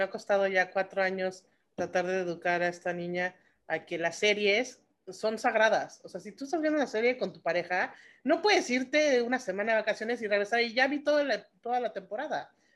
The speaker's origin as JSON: {"language": "Spanish", "town": "Acapulco", "region": "Guerrero", "country": "Mexico", "tie": "born or raised there", "said": "Y aparte, yo crecí en Acapulco. Crecí en Acapulco"}